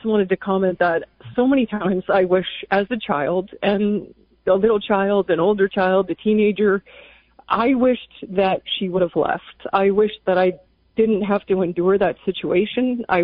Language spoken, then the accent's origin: English; Canada; moved away as an adult; now in United States; I'm from Canada. I met my husband through Catholic Mass, actually. So I moved down to the States